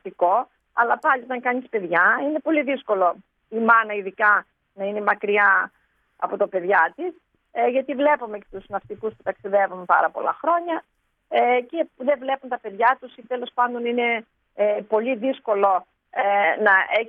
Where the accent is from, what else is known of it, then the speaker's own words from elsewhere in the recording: Sitia, Crete, Greece; Κατάγομαι από τη Σιτία Κρήτης.